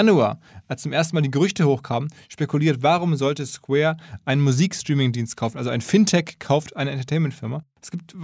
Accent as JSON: {"language": "German", "town": "Essen", "region": "North Rhine-Westphalia", "country": "Germany", "tie": "born or raised there", "said": "meine Heimatstadt Essen"}